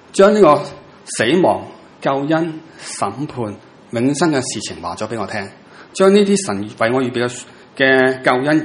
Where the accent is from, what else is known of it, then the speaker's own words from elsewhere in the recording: China; 我哋中国人